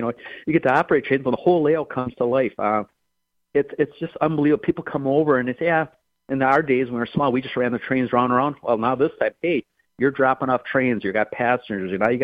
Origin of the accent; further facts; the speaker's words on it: Green Bay, Wisconsin, United States; I mean, you find stuff, you say, oh, I'm from Green Bay. I'm going to have some Green Bay landmarks on there.